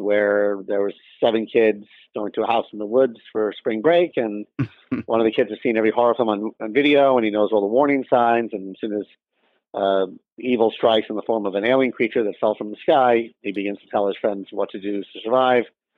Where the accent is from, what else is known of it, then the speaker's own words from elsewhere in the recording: Scarsdale, New York, United States; I'm from New York and grew up in Scarsdale, New York.